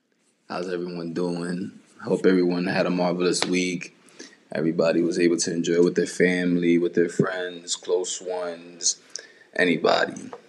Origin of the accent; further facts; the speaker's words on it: Bronx, New York, United States; I was born and raised back in the Bronx. And if you don't know where the Bronx is, or if y'all have heard many different things about the Bronx, it's not that bad of a place.